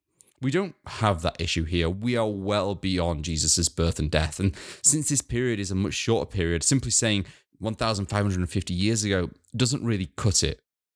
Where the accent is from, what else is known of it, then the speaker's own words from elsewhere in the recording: Yorkshire and the Humber, United Kingdom; where I grew up in West Yorkshire, this history feels extremely relevant to modern cultural identities.